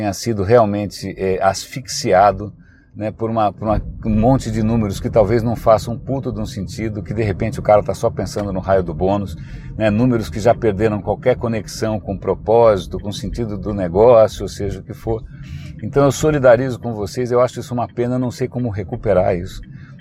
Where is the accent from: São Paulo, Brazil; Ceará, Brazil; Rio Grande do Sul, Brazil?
São Paulo, Brazil; eu cresci aqui no centro de São Paulo, eu cresci aqui na Praça da República, na Avenida São Luís, aqui na Rua Boa Vista.